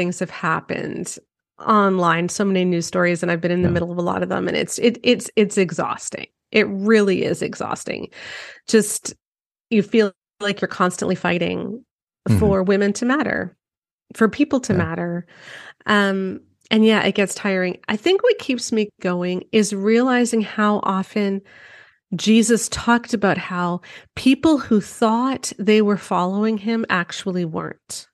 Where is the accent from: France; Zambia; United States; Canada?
Canada; I say Gen Z because I'm Canadian.